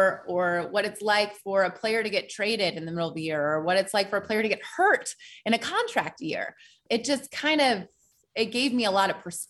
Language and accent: English; Portland, Oregon, United States; I came from Portland, Oregon. We don't have an NFL team.